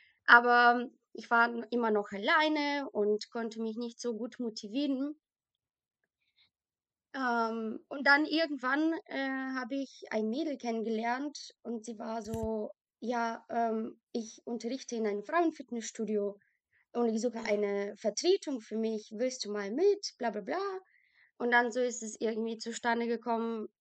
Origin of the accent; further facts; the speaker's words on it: Bulgaria; German is a second language; moved away as an adult; now in Germany; das war in Bulgarien, ich komme aus Bulgarien.